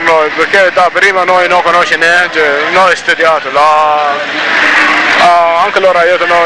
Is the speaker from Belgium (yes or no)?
no; Darfur, Sudan; Italian is a second language; now in Italy; Io sono dal Darfur, io ho partito dall'Egitto, Egitto, Turchia, Italia.